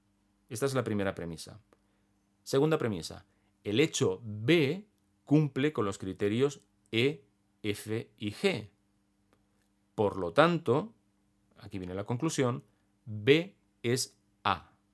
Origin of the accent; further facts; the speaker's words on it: Catalonia, Spain; sobre todo en mi caso, que además soy catalán